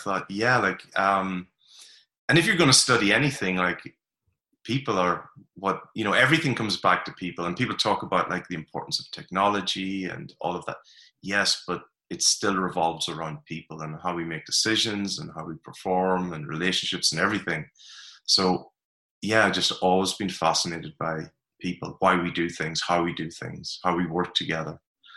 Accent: Ireland; Oh, so I grew up in Ireland, grew up along the border during the Troubles, which was interesting.

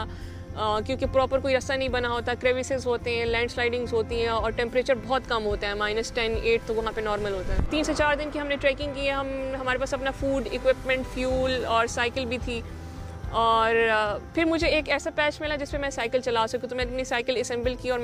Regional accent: Lower Dir, Khyber Pakhtunkhwa, Pakistan; اور میرا تعلق لوور دیر سے ہے۔

